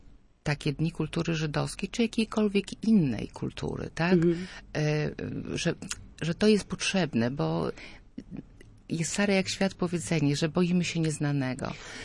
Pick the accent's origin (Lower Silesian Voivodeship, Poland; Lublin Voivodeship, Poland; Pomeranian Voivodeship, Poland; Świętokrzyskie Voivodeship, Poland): Pomeranian Voivodeship, Poland; Słupsk; born there; Ja się urodziłam w Słupsku już, ale wiadomo, moi rodzice byli z różnych stron Polski.